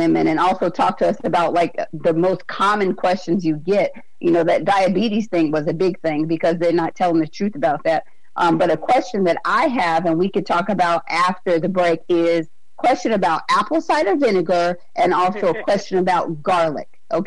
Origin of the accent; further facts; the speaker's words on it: Alaska, United States; And that broke my heart because I'm actually from Alaska.